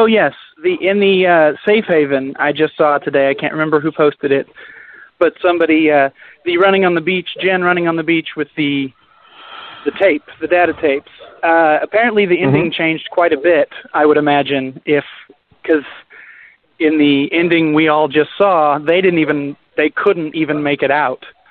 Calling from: Oklahoma City, Oklahoma, United States; from Oklahoma City.

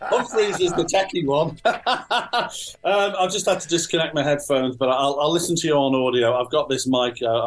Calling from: North West England, United Kingdom; I'm up in... Merseyside, on the other side of the river.

